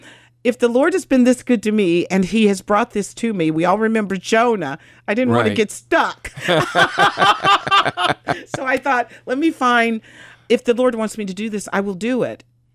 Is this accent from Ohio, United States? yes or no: yes; Ohio, United States; I born and raised in District 11.